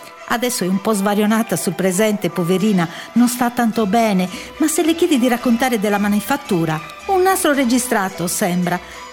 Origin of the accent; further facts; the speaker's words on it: San Sperate, Sardinia, Italy; Io ho abitato in un paese dove i portoni erano sempre aperti. Io sono di San Sperate e soffro all'idea di chiudere del chiuso.